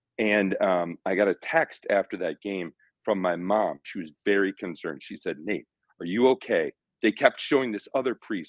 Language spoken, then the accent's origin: English; St. Paul, Minnesota, United States; Yeah, so I grew up in St. Paul, Minnesota.